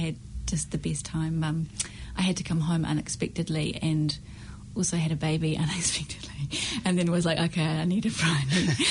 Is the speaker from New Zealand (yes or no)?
yes; Colville, Waikato, New Zealand; So, yeah, I'm from Coromandel originally, from Colville. So a country girl, and I went to Elam and hated it.